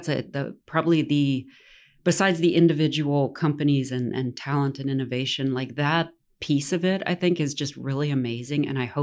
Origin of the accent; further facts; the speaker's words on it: Tennessee, United States; I myself am from a landlocked-ish state. I'm born and raised in Tennessee.